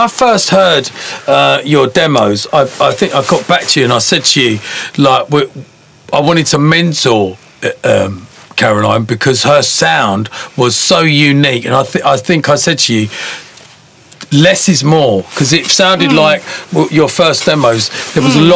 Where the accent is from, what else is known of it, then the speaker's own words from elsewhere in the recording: Colchester, East of England, United Kingdom; born there; I was born in Albert Street, and then my mum and dad moved to Creffel Road. What a small world, there you go, Colchesterians.